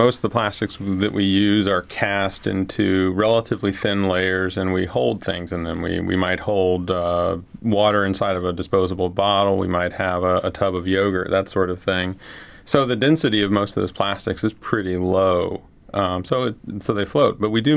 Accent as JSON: {"language": "English", "region": "Florida", "country": "United States", "tie": "born or raised there", "lives_now": "Alaska, United States", "said": "I grew up in Florida, of all the craziest places to grow up, and live here in Alaska."}